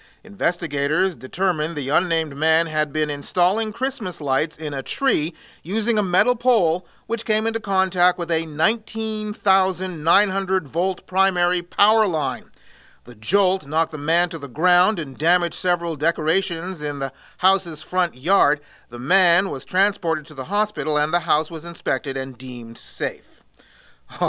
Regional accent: Canada; speaking as a Canadian

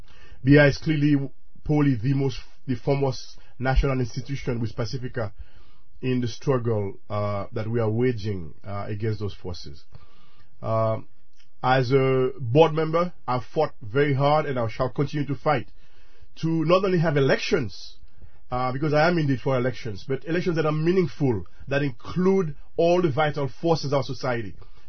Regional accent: Haiti; moved away as an adult; now in United States; I'm a long-time listener of WBAI, probably as early as 1969, when as a young man I came from Haiti.

